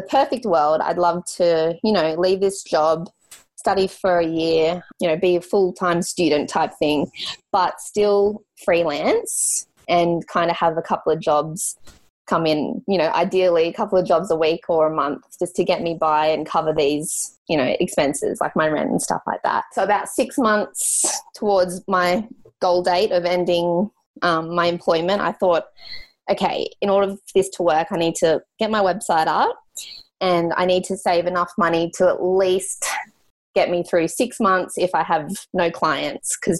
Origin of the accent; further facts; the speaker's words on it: Australia; first language English; I'm an Australian and, you know, English is my first language